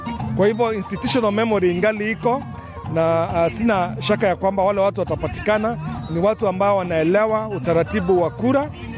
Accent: Kenya; now in Australia; sisi ni wa Kenya

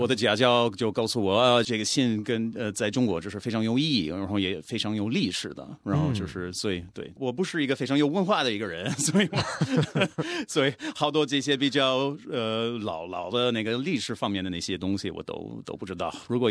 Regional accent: Australia; Chinese is a second language; also born or lived in Beijing; 你可以说我就是一个澳大利亚老百姓，然后我就在北京花了好长时间。

